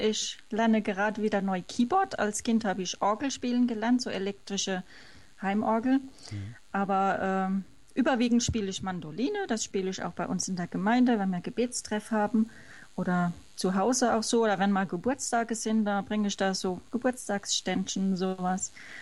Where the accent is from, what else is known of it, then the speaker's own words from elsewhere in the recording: Hesse, Germany; Ich bin also ein echtes Odenwälder Mädel aus dem Odenwald. Das ist in Südhessen, also vom vorderen Odenwald. Da bin ich aufgewachsen mit Mutter, Vater und einem Bruder und einer Schwester